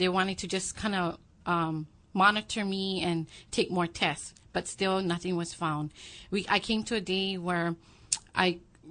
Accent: Kalihi, Hawaii, United States; Okay. I was born and raised in the heart of Kalihi.

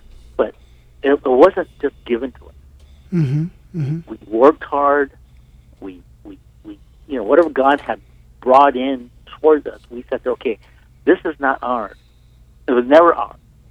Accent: California, United States; now in Hawaii, United States; I was raised primarily in California, and I was not raised in a Christian home.

